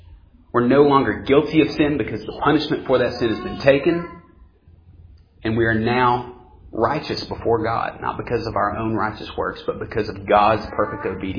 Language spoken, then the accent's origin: English; Tennessee, United States; But, I was raised in Carter County. And if any of y'all are familiar, it's some of the more unpolished areas of the world.